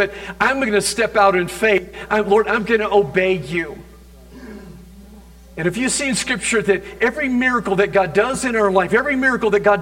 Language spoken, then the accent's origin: English; Williamson Valley, Arizona, United States; Growing up in Williamson Valley